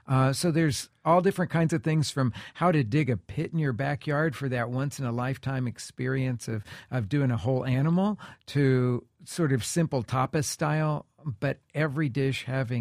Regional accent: Oklahoma, United States; I grew up in Oklahoma.

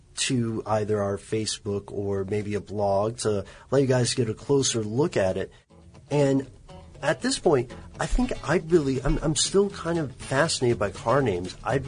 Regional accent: Nashville, Tennessee, United States; born there; I was born in Nashville

